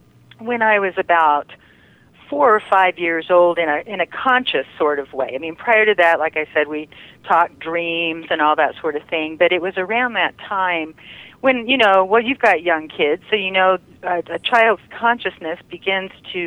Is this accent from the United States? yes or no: yes; Tulsa, Oklahoma, United States; Every once in a while, you're going to probably hear a y'all out of me, but was born and raised in Tulsa.